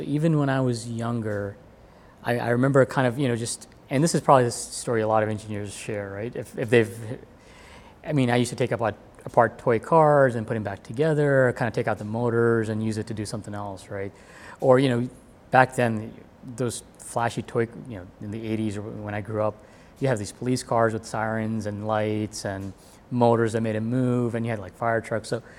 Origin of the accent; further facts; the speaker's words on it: India; my parents, I'm Indian, right, wanted me to be doctors